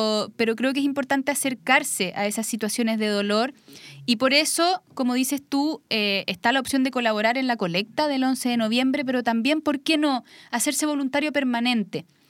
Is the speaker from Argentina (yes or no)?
no; Chile; Creo que somos solidarios.